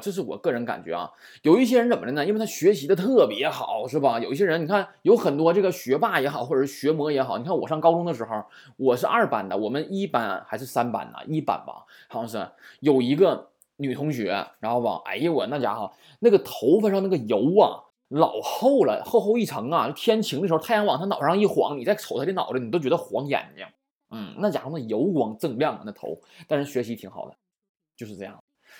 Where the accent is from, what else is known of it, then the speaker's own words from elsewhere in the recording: China; 用在我们这些在中国的中国人身上不太合适